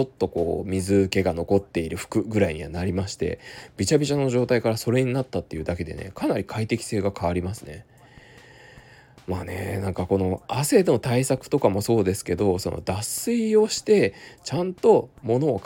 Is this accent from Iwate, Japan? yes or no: no; Kurume, Fukuoka, Japan; うちの地元はね、福岡県の久留米市ですけど、